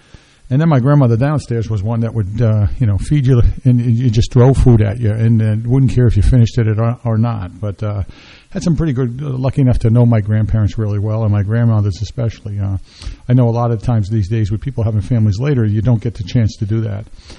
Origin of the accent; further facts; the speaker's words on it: Boston, Massachusetts, United States; I grew up in Boston as a child. I mean, I was born in Boston, and I lived in a house with my grandfather and grandmother downstairs and my other grandparents around the corner.